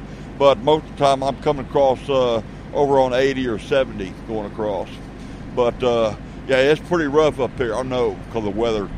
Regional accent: Houston, Texas, United States; Houston, Texas.

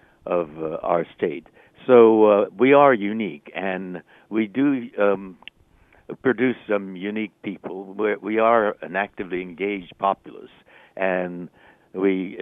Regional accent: Los Angeles, California, United States; I'm an Angeleno. I was born here in Los Angeles. But my parents were Northern Californians.

